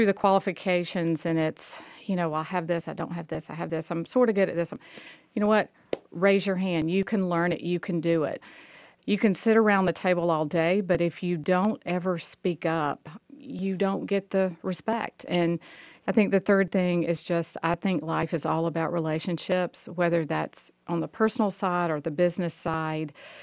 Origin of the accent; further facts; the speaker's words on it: McDonough, Georgia, United States; growing up in McDonough, Georgia, he worked in Atlanta for Southern Railway at the time